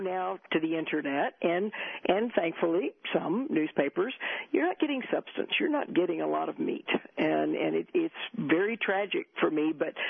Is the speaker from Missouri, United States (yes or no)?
no; Texas, United States; I write, I think it's sort of second chapter, I grew up in Texas, mm-hmm.